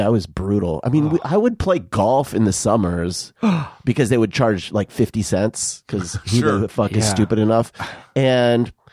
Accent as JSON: {"language": "English", "town": "Tucson", "region": "Arizona", "country": "United States", "tie": "born or raised there", "said": "We used to go when I grew up in Tucson, and we would go to the mall just because it was air conditioned."}